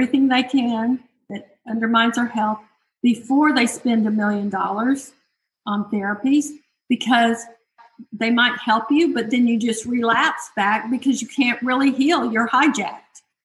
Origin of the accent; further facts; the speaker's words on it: Houston, Texas, United States; I grew up in Houston, Texas, and we were spraying all the time for roaches